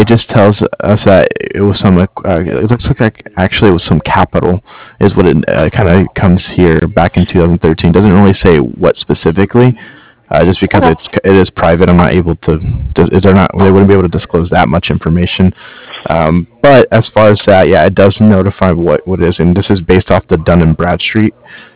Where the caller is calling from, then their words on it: Cardiff, Wales, United Kingdom; I'm calling from Cardiff.